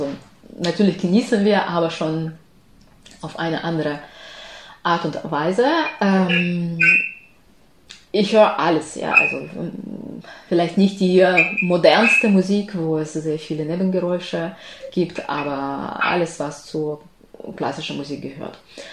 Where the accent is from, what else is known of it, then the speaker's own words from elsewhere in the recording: Zaporizhzhia, Zaporizhzhia Oblast, Ukraine; German is a second language; Sie unterrichten in meiner Stadt, in meiner Heimatstadt, Zaporizhzhia.